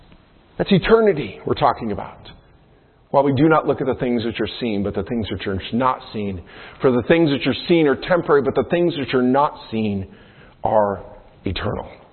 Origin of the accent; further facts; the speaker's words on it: New York, United States; I mean, I grew up around trees in the Adirondacks, like cut down trees and all this.